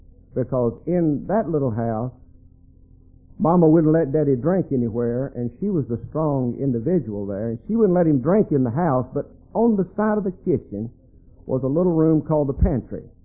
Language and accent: English; Kannapolis, North Carolina, United States; I just went to work in the mill like everybody else in my hometown and worked there for a number of years.